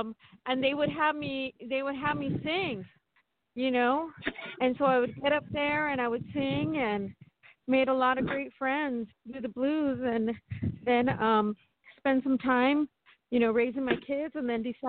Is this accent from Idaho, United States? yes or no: no; Los Angeles, California, United States; I was born in East L.A., raised in East L.A. I went to Humphreys Elementary School off of 4th Street.